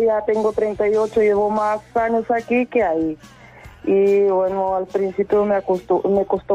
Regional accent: Varna, Varna Province, Bulgaria; Ahí también vivía en el mar, ahí en el Mar Negro. Uh-huh. En ciudad de donde vengo se llama Varna. Es famoso ahí en Bulgaria

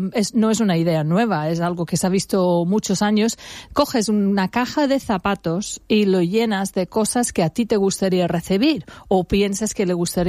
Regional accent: England, United Kingdom; Spanish is a second language; moved away; Yo soy inglesa, pero llevo

